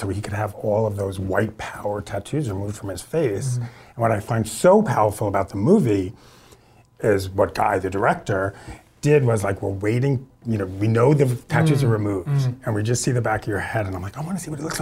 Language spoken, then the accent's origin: English; Queens, New York, United States; I grew up in Queens, New York, very sort of, as much as it was New York City, it wasn't New York City.